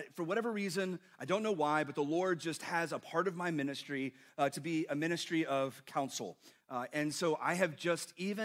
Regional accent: Texas, United States; Because I'm from Texas.

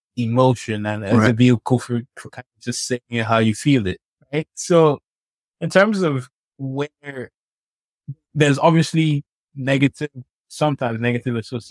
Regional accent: Nigeria; I grew up in Nigeria

